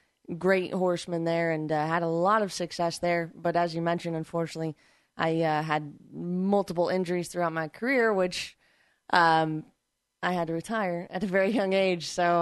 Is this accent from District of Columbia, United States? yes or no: no; Illinois, United States; I grew up in Southern Illinois, and he threw me on the back of a horse when I was 12 and galloped this filly around the field.